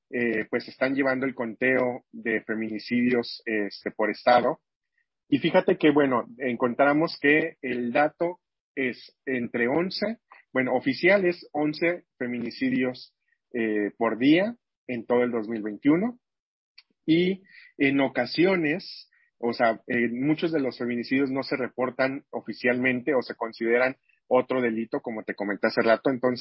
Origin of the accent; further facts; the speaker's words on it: Mexico; qué clase de sociedad somos como mexicanos